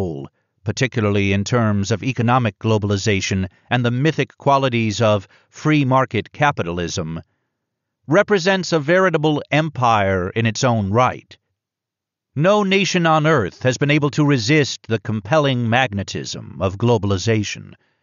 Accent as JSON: {"language": "English", "region": "New Hampshire", "country": "United States", "tie": "born or raised there", "said": "held in Bretton Woods, New Hampshire, my home state."}